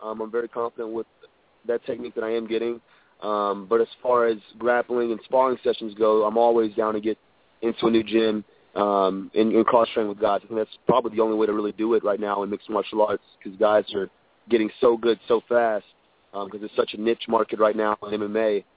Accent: Dallas, Texas, United States; I'm from the Dallas, Texas area, but I look at Oklahoma as a second home.

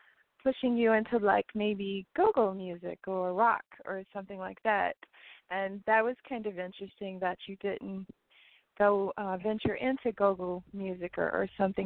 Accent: Miami, Florida, United States; And I'm from Miami, and that's probably one of the main reasons, because everybody kind of hung out together

